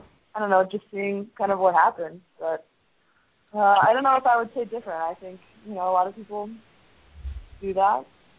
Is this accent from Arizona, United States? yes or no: no; Nebraska, United States; I grew up in Nebraska and always dreamed, you know, about playing volleyball